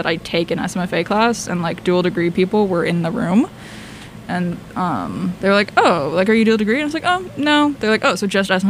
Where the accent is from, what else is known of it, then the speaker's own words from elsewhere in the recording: California, United States; every time I tell somebody I'm from California, they're like, "Oh yeah, I could have guessed that,"